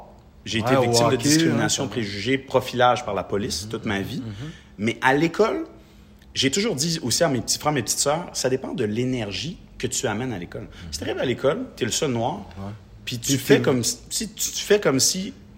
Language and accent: French; Quebec, Canada; born there; Je veux dire, je suis né au Québec.